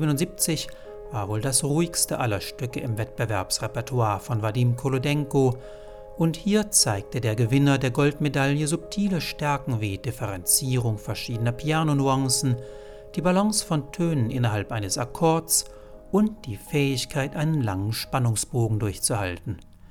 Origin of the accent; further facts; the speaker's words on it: Italy; German is a second language; now in Germany; Ich bin eine Italienerin, die in Deutschland bei einem Lehrer aus Israel studiert.